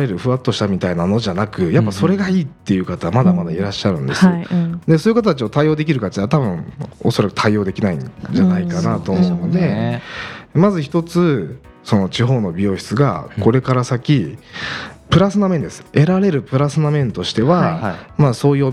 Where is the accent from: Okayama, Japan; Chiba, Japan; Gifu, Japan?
Gifu, Japan; 僕も岐阜出身ですけれども、